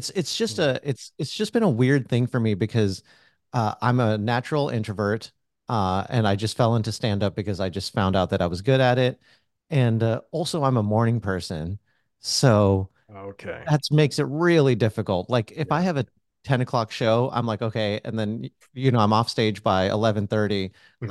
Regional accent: United States; Like, my family is Hindu, but I grew up in America.

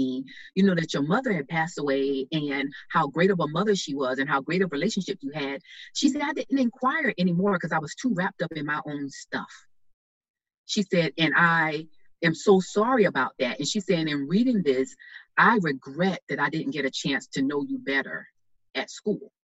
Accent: the South, United States; that I was from the South, a small rural town in the South, that I was from a family that did not have a lot of academic means.

